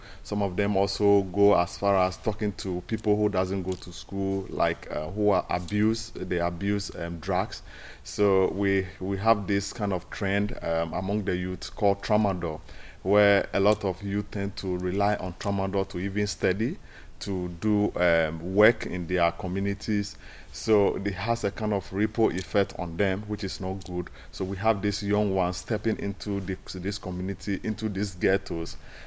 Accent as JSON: {"language": "English", "country": "Ghana", "said": "I'm from Ghana"}